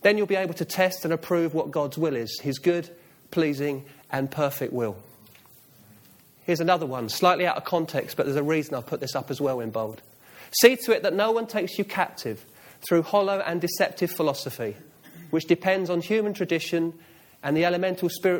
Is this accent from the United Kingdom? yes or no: yes; England, United Kingdom; I'm totally English, all right? There's no Welsh in me at all.